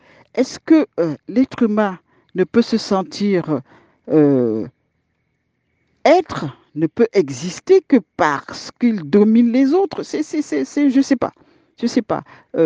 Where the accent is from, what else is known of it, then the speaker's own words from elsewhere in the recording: Cameroon; Bien sûr que je suis camerounaise, mais ça ne veut pas dire que je suis contre le panafricanisme